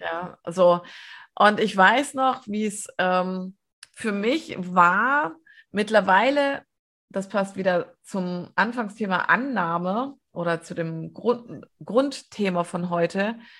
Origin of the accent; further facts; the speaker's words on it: Hannover, Lower Saxony, Germany; ich komme ja aus Hannover und lebe jetzt im Großraum Stuttgart